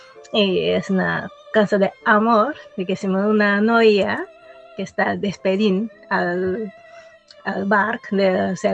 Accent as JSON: {"language": "Catalan", "country": "Japan", "second_language": "Catalan", "said": "Aquest cançó és un clàssic per a nosaltres, per als japonesos."}